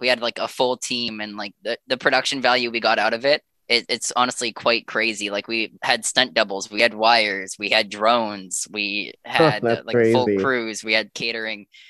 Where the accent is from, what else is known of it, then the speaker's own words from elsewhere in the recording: Alberta, Canada; also born or lived in British Columbia; I ended up flying back to Alberta, to my hometown.